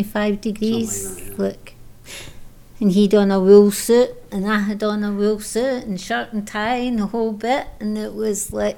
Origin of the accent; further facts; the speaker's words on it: Glasgow, Scotland, United Kingdom; moved away as an adult; now in Toronto, Canada; We moved from Glasgow, Scotland to Toronto, Canada.